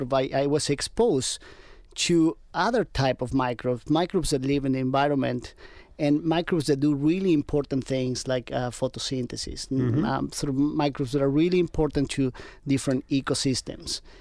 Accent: Argentina; Well, I am originally from Argentina

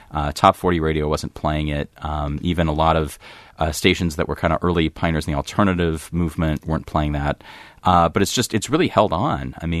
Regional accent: Michigan, United States; I saw them growing up in Michigan a few times, and they always talked about Wisconsin and Michigan.

